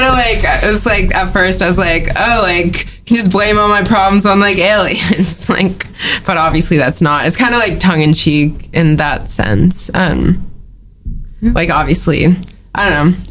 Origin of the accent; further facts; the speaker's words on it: California, United States; now in New York, United States; This is my song. I'm from California.